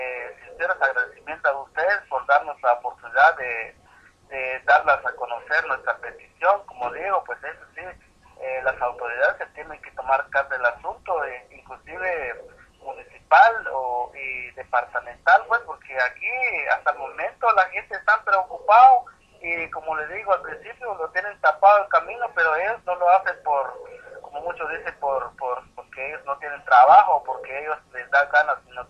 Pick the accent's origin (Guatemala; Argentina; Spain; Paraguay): Guatemala; nosotros somos guatemaltecos, tenemos la libertad, el derecho de hablar y de pedir